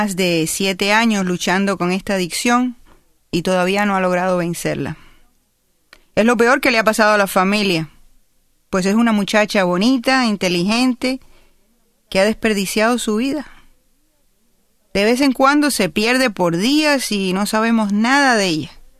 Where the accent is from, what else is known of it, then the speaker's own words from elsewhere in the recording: Cuba; now in Miami, United States; soy originariamente de Cuba y vivo ahora en Miami, Florida.